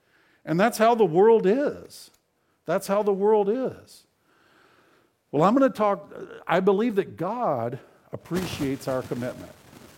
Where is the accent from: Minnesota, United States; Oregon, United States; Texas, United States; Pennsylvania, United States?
Texas, United States; Houston; now in Canada; I grew up in the Houston area, and when the Houston Rockets won the national championship back-to-back in the 90s, back when I was younger